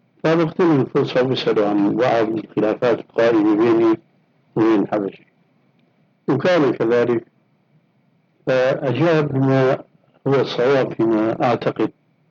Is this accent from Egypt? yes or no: no; Syria; عندنا في الشام